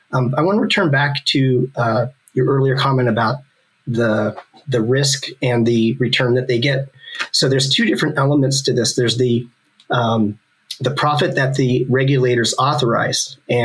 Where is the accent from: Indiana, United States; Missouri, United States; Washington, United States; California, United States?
California, United States; So I'm from California, and I've done a lot of work in this jurisdiction and spent a good chunk of my career in California.